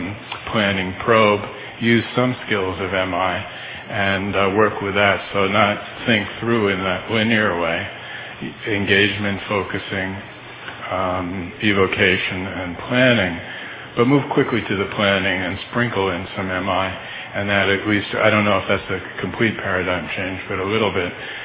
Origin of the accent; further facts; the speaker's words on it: New York, United States; from New York